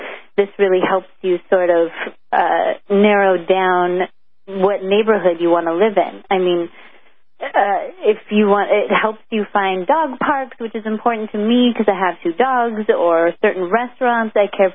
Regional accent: Los Angeles, California, United States; I love my hometown. I love all the different neighborhoods in Los Angeles.

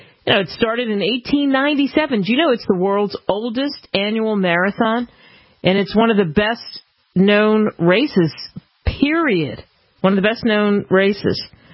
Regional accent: Philadelphia, Pennsylvania, United States; now in Texas, United States; he knows I have now Texas in my heart, but I'm from Philadelphia

